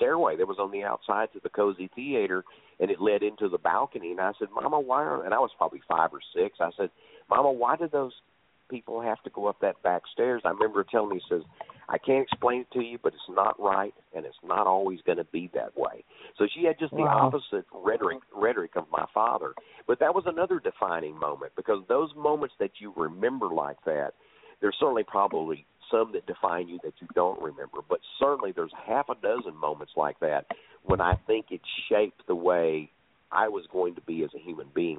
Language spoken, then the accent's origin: English; Texas, United States; accent: Texas; My accent's not even the same as the rest of Texas. It's somewhere in between Texas. It's somewhere in between the South.